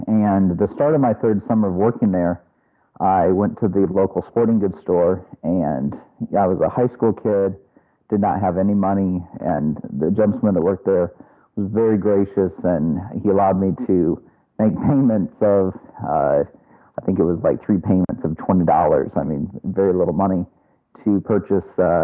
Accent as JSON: {"language": "English", "region": "Michigan", "country": "United States", "tie": "born or raised there", "said": "Well, I started fly fishing growing up in Michigan. I used to work at a summer camp in Grayling, Michigan, and I had never fished a lot growing up."}